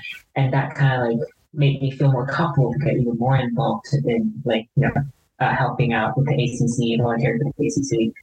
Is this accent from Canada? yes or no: no; Hanoi, Vietnam; English is a second language; moved away as an adult; now in United States; And I'm from Hanoi, Vietnam. I've been in the United States for about 5 years now, so 4 years of undergrad